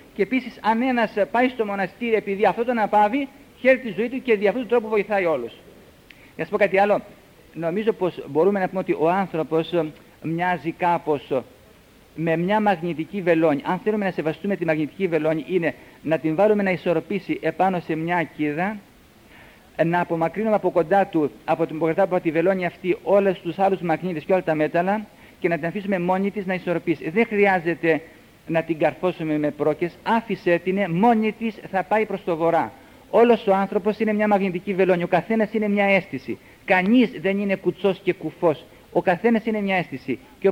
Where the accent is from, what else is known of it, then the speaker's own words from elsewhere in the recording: Cyprus; Μη μου τα λέτε πολύ κυπριακά, είμαι Κύπριος αλλά λίγο.